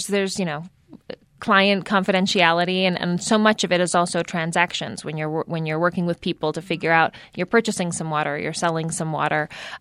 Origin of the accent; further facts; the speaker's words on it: Las Cruces, New Mexico, United States; I grew up in Las Cruces. My dad's family, my grandparents on that side, immigrated from Mexico.